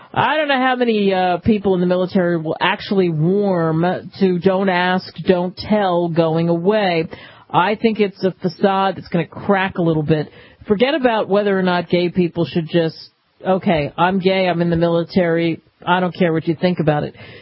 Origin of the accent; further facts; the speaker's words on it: Philadelphia, Pennsylvania, United States; Since I hail from Philadelphia